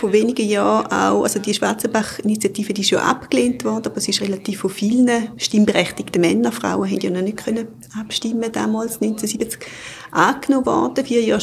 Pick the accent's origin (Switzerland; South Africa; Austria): Switzerland; Eastern Switzerland; Und ich bin jetzt zum Beispiel in der Ostschweiz aufgewachsen, so in einem Dorf von 3000 Einwohnern. Ich bin auch Ende der 70er Jahre auf die Welt gekommen.